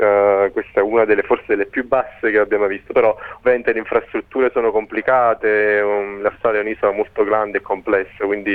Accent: Naples, Campania, Italy; moved away as an adult; Sono nato e cresciuto a Napoli. Lì ho iniziato l'università, ingegneria informatica alla Federico II a Napoli.

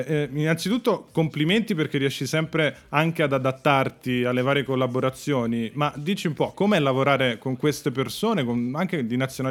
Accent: Rome, Lazio, Italy; io sono di Roma

